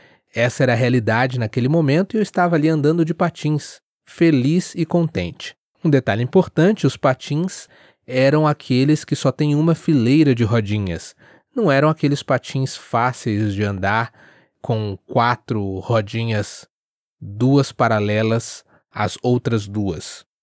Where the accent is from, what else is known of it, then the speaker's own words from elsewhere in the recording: Rio de Janeiro, Brazil; Como você se lembra, eu sou natural do Rio